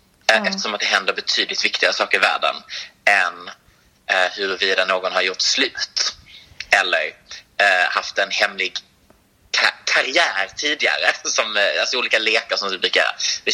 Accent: Skåne, Sweden; accent: Scanian; Det är fortfarande skånskt, men jag hör en skillnad på de tidiga avsnitten och hur jag låter nu.

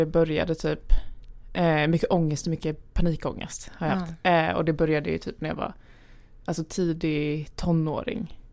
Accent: Lund, Skåne, Sweden; also born or lived in Gävle; jag är född i Gävle. Mina föräldrar är från Gävle. Och uppvuxna i Gävle. Och sen när jag var typ 5 år tror jag, flyttade vi ner till Lund. Så mina föräldrar har ju verkligen inte skånskan.

